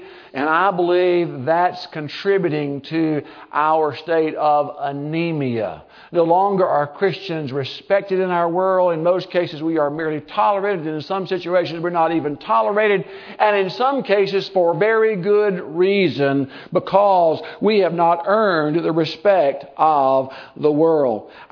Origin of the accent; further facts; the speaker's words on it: United States; particularly I'm an American, so I can talk about Americans.